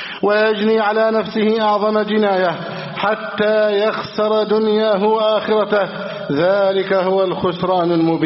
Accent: Egypt; اللهم احفظ بلدنا مصر أمنا أمانا

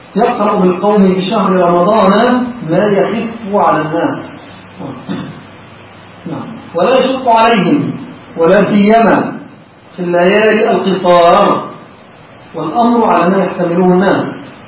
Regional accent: Egypt; هذا مشتهر عندنا في مصر في بعض، وما زال في بعض المساجد

